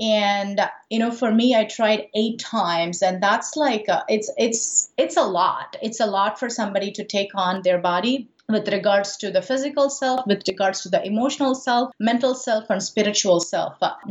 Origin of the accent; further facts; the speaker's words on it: Madurai, Tamil Nadu, India; So I'm originally from India. To be more specific, I'm from South India, from a city called Madurai. It's really famous for a very beautiful and ancient temple called Meenakshi Temple. You know, that's where I was born. I was raised in South India for pretty much all my life until I finished my college.